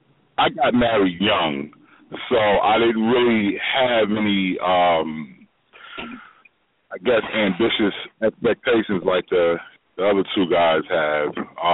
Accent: Seattle, Washington, United States; I'm from Seattle, Washington.

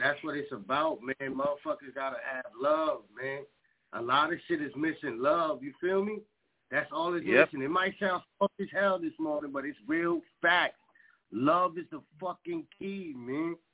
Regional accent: Bronx, New York, United States; I'm from New York. I'm from the Bronx. I know talent. Born and raised, baby.

